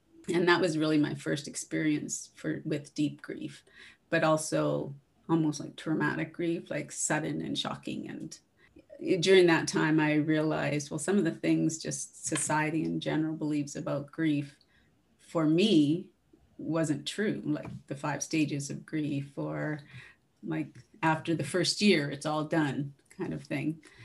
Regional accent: Saskatchewan, Canada; now in Calgary, Canada; I've lived in Calgary for over 30 years, but I grew up in Saskatchewan, and I'm a prairie girl at heart, love the wide open spaces

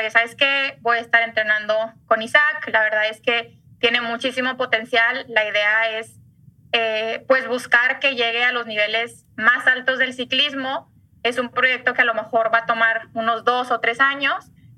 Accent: Monterrey, Nuevo León, Mexico; yo soy de Monterrey, estudié en el TEC

